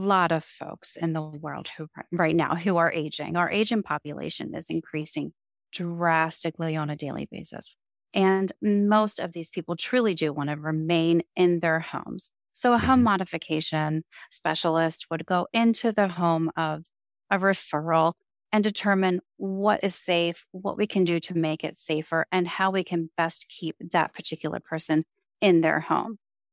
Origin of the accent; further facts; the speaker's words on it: Baltimore, Maryland, United States; she is out of Baltimore, Maryland, which is my hometown.